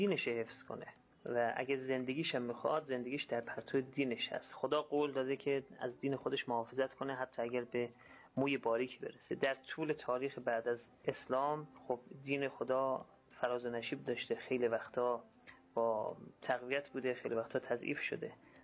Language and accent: Persian; Mashhad, Razavi Khorasan, Iran; اهل مشهد. من 10 ساله بودم، کلاس 5 ابتدایی دبستان میرفتم و دقیقا از راهپیمایی های مشهد شهر خودمون یادم میاد